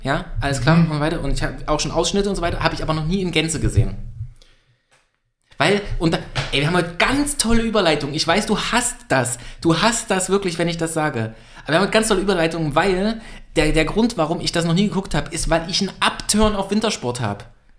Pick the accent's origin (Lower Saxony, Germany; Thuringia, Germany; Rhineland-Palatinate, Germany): Thuringia, Germany; weil man kommt einfach als Thüringer nicht dran vorbei.